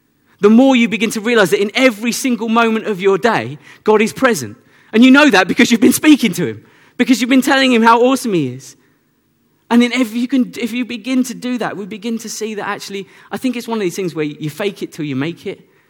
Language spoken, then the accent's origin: English; United Kingdom; Because that's the awkward thing. We're British. We don't want to do that sort of thing.